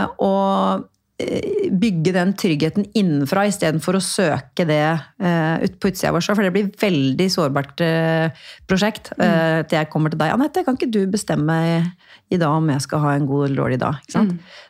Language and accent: Norwegian; Porsgrunn, Vestfold og Telemark, Norway; Kommer hun her … fra Porsgrunn, og snakker så breit? Og jeg la jo da om dialekten min litt, ikke sant?